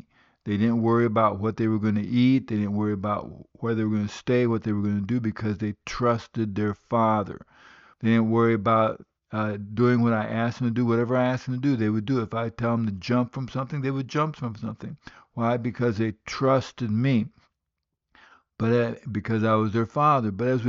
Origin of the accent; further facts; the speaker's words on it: Guinea; I grew up in West Africa. My parents were missionaries in Guinea, West Africa.